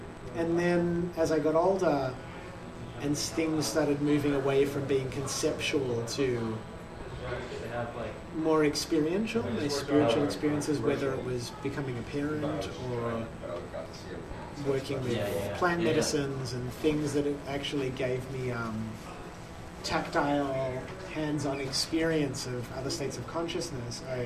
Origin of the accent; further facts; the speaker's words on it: Australia; And I did see these roots in childhood and growing up in Australia and the American sitcoms and how much they shaped.